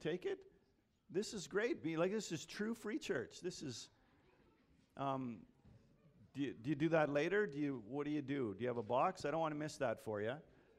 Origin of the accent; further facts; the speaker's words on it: Battleford, Saskatchewan, Canada; I grew up in Battleford on a farm there